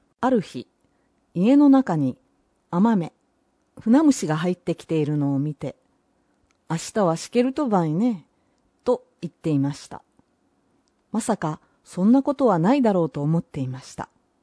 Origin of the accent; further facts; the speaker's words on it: Iki, Nagasaki, Japan; せっかく自然豊かな壱岐に生まれ育ってきたのですから